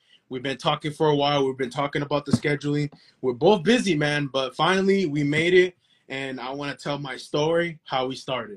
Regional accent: Calexico, California, United States; That's where my family is from. We're from Calexico. When you pass the border, it's Calexico. I'm from Imperial Valley.

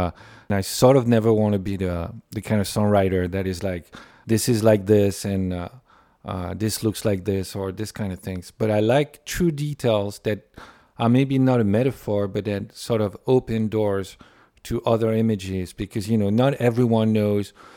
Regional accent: France; English is a second language; I grew up in France and hearing songs about Missouri or, you know, places that I would never have been to.

